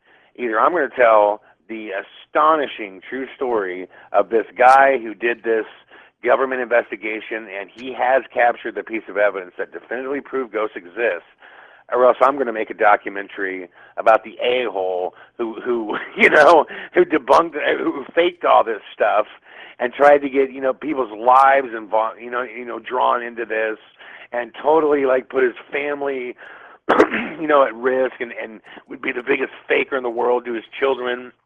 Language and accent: English; Los Angeles, California, United States; And I'm from Los Angeles, California, man.